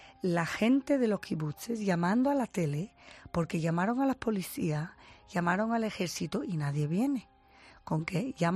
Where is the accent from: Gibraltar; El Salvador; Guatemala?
Gibraltar; accent: Andalusian; De andaluz. Yo soy de Gibraltar. Me crié en Gibraltar. Y de ahí vengo y por eso hablo español.